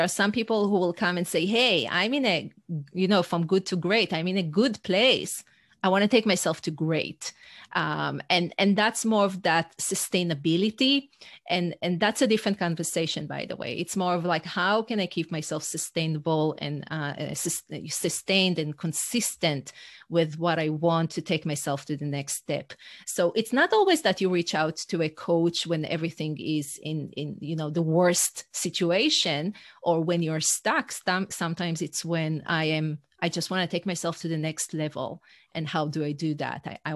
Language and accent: English; Israel; first language Hebrew; English is a second language; So I wrote in Hebrew, my first language, not even in English.